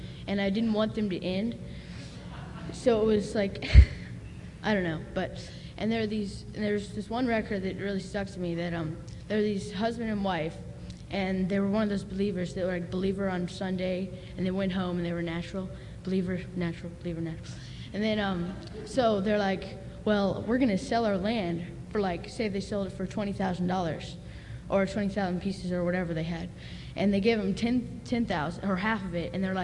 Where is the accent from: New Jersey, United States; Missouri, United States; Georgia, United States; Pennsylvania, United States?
Georgia, United States; I'm from Georgia.